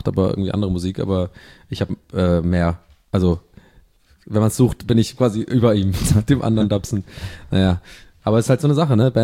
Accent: Dublin, Leinster, Ireland; Und ich komme ja aus Dublin

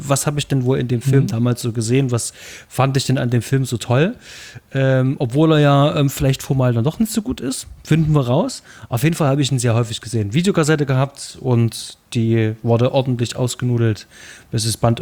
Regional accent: Leipzig, Saxony, Germany; Das ist irgendwo hinten bei uns in Leipzig, im Leipziger Osten.

